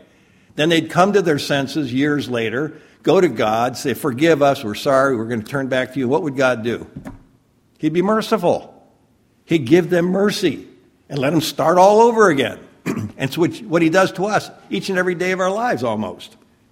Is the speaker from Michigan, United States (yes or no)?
yes; Michigan, United States; many of you know, I grew up back in Michigan in what I would call a Catholic household.